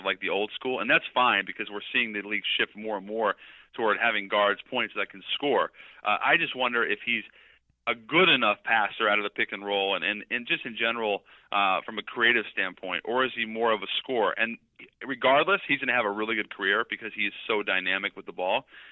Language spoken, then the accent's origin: English; Seattle, Washington, United States; So I'm from Seattle, and I've gotten to see him play a lot